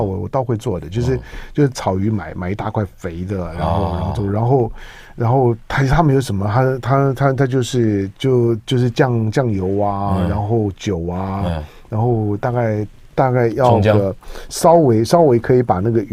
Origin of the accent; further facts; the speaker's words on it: Taiwan; born there; 我的精神上或者我的生活上仍然是一个在台湾出生的湖南人。